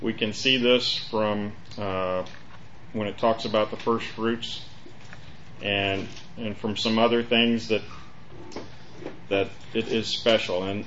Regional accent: Virginia, United States; I know where I grew up in Virginia, we raised barley and wheat and oats, and in June is when we harvested.

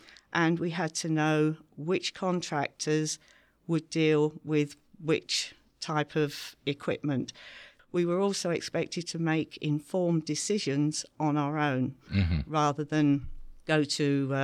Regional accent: London, United Kingdom; I'm a born and bred Londoner. I grew up in Northwest London. I grew up with three brothers.

